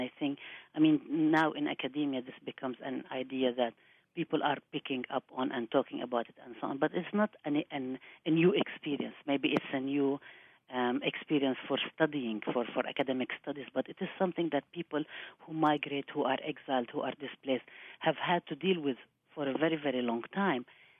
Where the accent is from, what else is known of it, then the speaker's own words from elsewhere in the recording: Palestine; the impulse is to always say Palestinian. You know, I'm from Palestine.